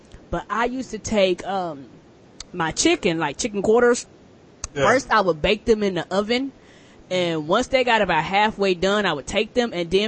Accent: the South, United States; I don't eat chitlins, and I'm from the South

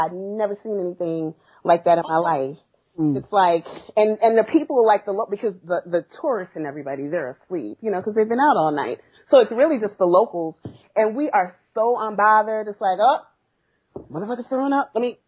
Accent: New Orleans, Louisiana, United States; moved away as an adult; I was born in New Orleans. I lived in New Orleans until I was 28.

